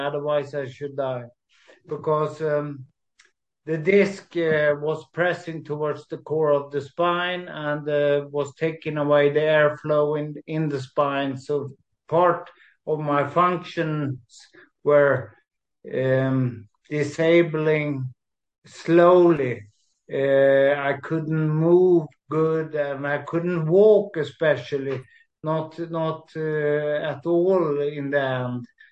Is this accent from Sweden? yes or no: yes; Sweden; English is a second language; moved away as an adult; I found it very, very, very relieving to leave my home country, yes. But I did never want to leave my home country.